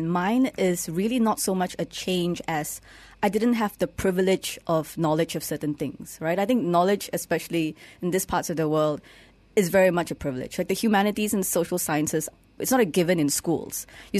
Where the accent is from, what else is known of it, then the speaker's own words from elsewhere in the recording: Ipoh, Perak, Malaysia; moved away as an adult; now in Kuala Lumpur, Malaysia; Yes, I'm from Ipoh originally, but since I was 18, I've been in KL.